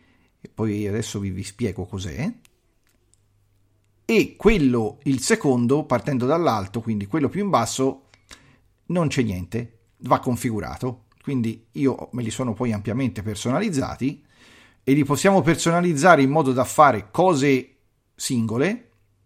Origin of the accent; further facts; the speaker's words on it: Campania, Italy; per me è Gemini, io sono di Campania, scusatemi, per me rimane Gemini